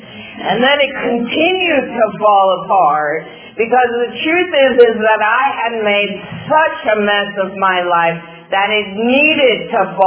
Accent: Canyon Country, California, United States; Well, I grew up in Canyon Country. I'm sure many of you know where that's at. And I lived on a cul-de-sac with seven teenage boys.

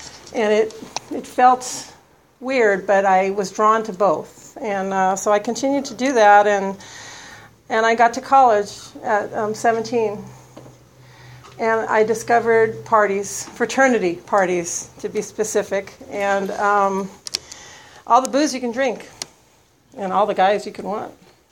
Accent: Los Angeles, California, United States; born there; I was born in Los Angeles. I was adopted at birth.

